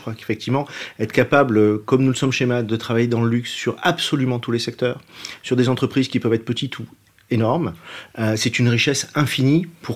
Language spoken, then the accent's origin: French; Gap, Provence-Alpes-Côte d'Azur, France; moi je suis né à Gap dans les Hautes-Alpes et j'y ai vécu.